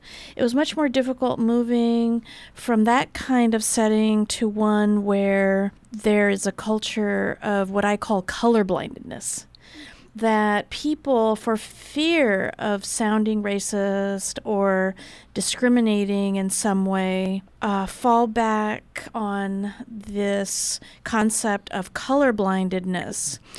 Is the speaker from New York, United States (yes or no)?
no; San Francisco, California, United States; I'm originally from San Francisco, grew up there, was very fortunate in that I was always surrounded by people of color, communities of color